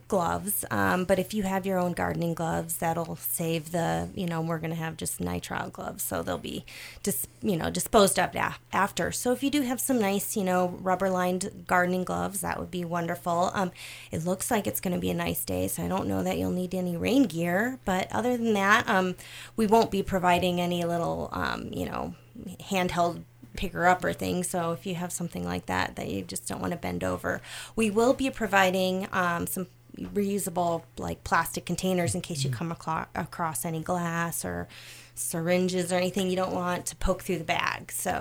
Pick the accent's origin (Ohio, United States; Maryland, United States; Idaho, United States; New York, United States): Idaho, United States; Coeur d'Alene; Well, I'm actually from Coeur d'Alene